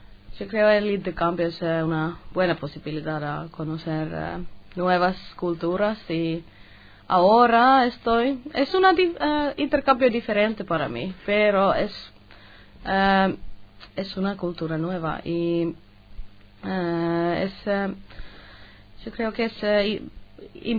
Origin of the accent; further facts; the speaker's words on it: Finland; Spanish is a second language; Soy de Finlandia, norte de Europa.